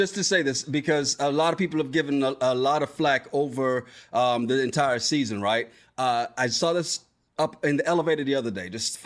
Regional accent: Jamaica; As a born and raised West Indian, that's Jamaica.

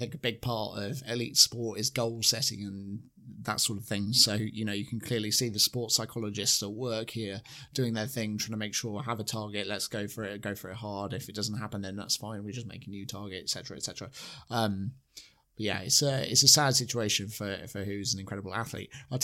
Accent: United Kingdom; there's nothing more great about being British than failing spectacularly at the final hurdle.

